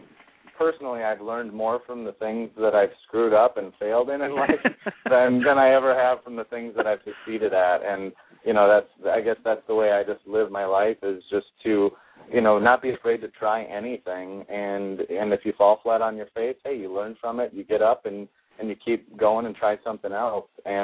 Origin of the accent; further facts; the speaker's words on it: Marshfield, Wisconsin, United States; I'm from Marshfield, Wisconsin, proudly from there, and that's my hometown. And, yeah, it's fun to be from the dairy state here in the United